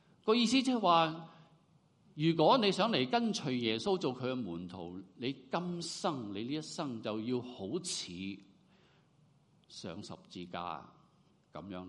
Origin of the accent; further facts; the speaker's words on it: Guangdong, China; accent: Cantonese; 用我们广东话的语气